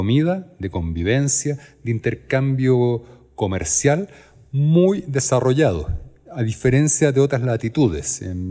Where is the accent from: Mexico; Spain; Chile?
Chile; born there; o al menos en mi país natal, Chile.